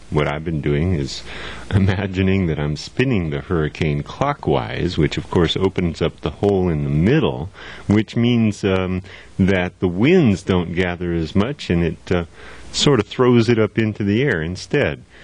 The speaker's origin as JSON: {"language": "English", "town": "Santa Cruz", "region": "California", "country": "United States", "tie": "born or raised there", "said": "just a few miles from my hometown of Santa Cruz."}